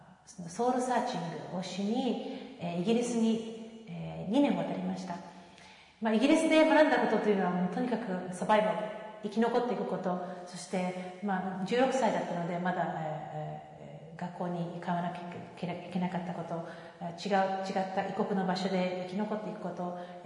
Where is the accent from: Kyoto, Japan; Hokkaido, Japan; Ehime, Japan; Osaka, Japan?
Osaka, Japan; now in Nara, Japan; どうもはじめまして。子供時代、今では奈良県、育ちは大阪なんですが